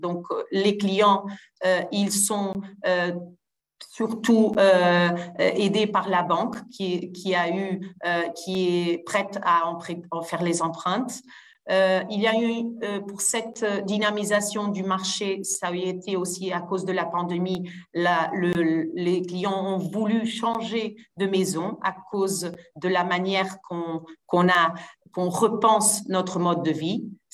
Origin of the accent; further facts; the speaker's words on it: Portugal; French is a second language; Je suis portugaise, je suis pas française